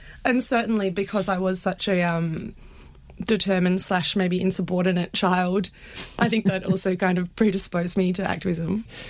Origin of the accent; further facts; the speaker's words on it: Fremantle, Western Australia, Australia; I grew up in Fremantle. I've got two younger sisters. We all went to school around there.